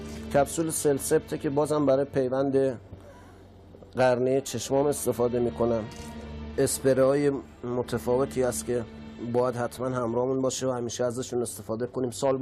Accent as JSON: {"language": "Persian", "country": "Iran", "said": "یکی از خصلت‌های ایرانی بودن منه، عرق ملی منه که تونستم از کشورم، از وطنم"}